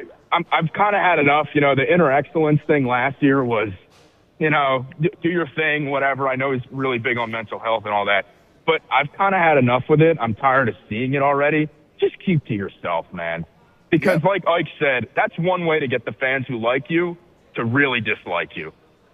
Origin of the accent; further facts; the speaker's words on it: Cherry Hill, New Jersey, United States; now in Westchester, United States; Well, I'm from Cherry Hill, but I mean, I'm calling from Westchester.